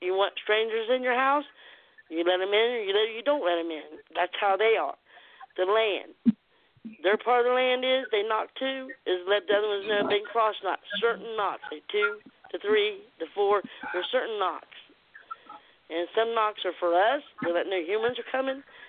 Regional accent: Georgetown, Ohio, United States; born there; now in Kentucky, United States; I was born in Georgetown, Ohio, and yes, I moved to Kentucky.

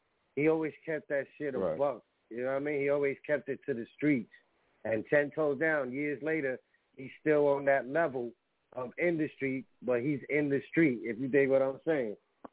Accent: New York City, New York, United States; You know, I'm from New York City.

